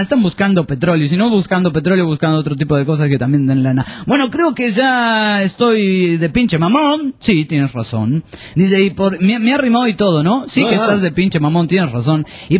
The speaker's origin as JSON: {"language": "Spanish", "region": "San Luis Potosí", "country": "Mexico", "said": "aquí de donde soy, en la Huasteca Potosina, existe un lugar paradisíaco que se llama Micos."}